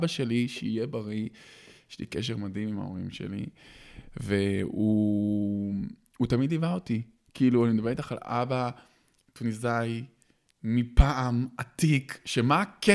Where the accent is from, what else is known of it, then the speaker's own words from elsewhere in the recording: Beersheba, Southern District, Israel; אני גדלתי בבאר שבע.